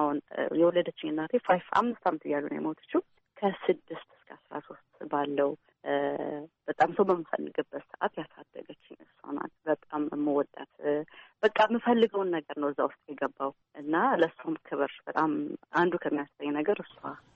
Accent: Gondar, Amhara, Ethiopia; ያው ያደግኩበት ጎንደር ሀገር ነው ሹት የተደረገውም።

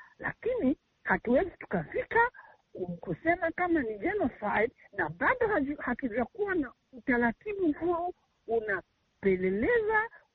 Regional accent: Burundi; kuna mauaji yamepitika Burundi kwa nchi yetu

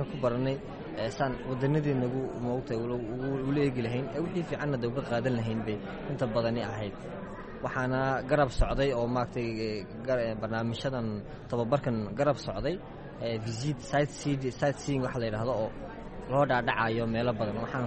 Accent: Djibouti; Waxaan ka socdaa Jabuuti.

